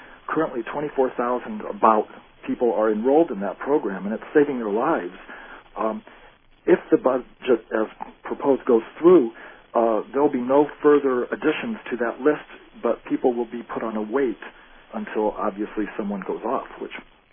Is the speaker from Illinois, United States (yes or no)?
yes; Peoria, Illinois, United States; I'm from the Midwest originally, Peoria, Illinois